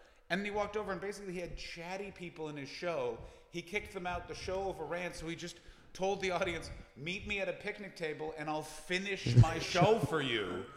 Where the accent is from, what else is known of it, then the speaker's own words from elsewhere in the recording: Canada; although I'm Canadian